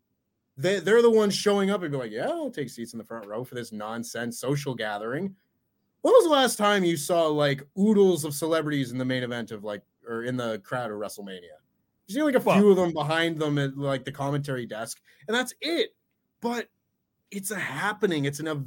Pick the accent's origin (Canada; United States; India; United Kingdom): Canada; Nice Ed Whalen reference. I appreciate that as a Canadian.